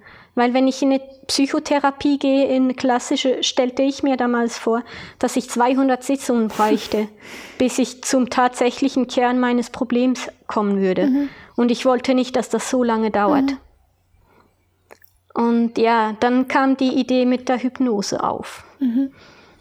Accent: Switzerland; Ich komme aus der Schweiz und bin aber in Karlsruhe zu einer Therapeutin

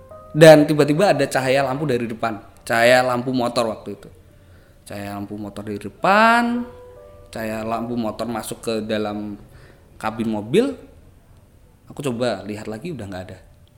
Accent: Magelang, Central Java, Indonesia; kalau teman-teman tahu di daerah Magelang, karena saya orang Magelang, sebelum dari kota Magelang

